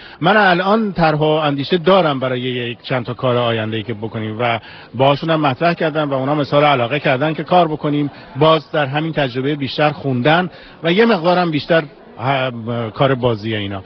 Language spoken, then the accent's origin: Persian; Iran; moved away as an adult; now in San Diego, United States; فهمیدن که اهل تئاتر هستم، از ایران اومدم